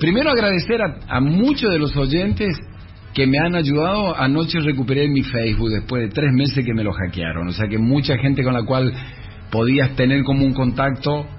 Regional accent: Misiones, Argentina; Yo no me siento ucraniano para nada, yo me siento argentino 100% de la tierra colorada

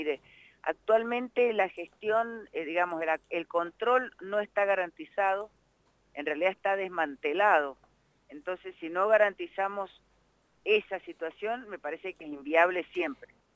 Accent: Mendoza, Argentina; usted sabe que yo soy del Valle de Uco

